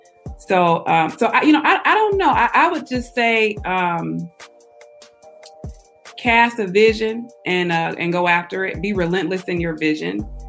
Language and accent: English; Muskegon Heights, Michigan, United States; mostly it's people from Muskegon Heights who I love me and I appreciate my hometown and my city, and I you know, I still pay property taxes in Muskegon Heights.